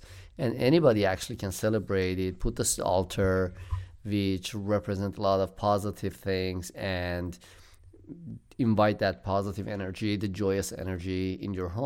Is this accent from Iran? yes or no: yes; Iran; I speak Farsi and I speak also Armenian, because I'm Armenian from Iran.